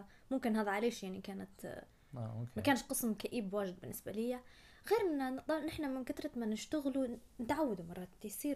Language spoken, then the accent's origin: Arabic; Benghazi, Libya; ان نحن عندنا في بنغازي